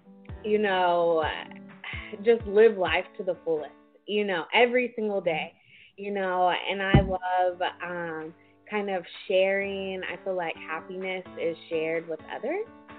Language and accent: English; Midland, Texas, United States; I went back home I'm originally from Midland, Texas, since we had started working from home.